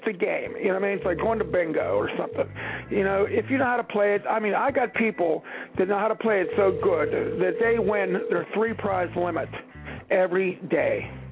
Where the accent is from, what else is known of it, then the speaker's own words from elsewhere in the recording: Tampa, Florida, United States; Tampa is still my hometown. Will always be my hometown, and much love for you.